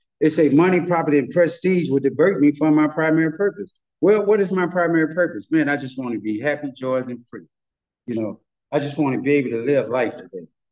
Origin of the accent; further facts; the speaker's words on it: Cleveland, Ohio, United States; moved away; I'm from Cleveland, Ohio. I moved to California in 85.